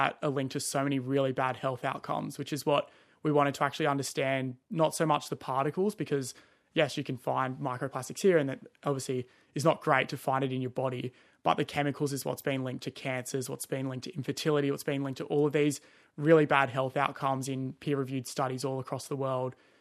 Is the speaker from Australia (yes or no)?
yes; Cronulla, New South Wales, Australia; So growing up in Cronulla, just absolutely loving the ocean, surfing, snorkeling, just getting in the ocean as much as possible. We also train in our local bay called Gunnamatta Bay down in Cronulla.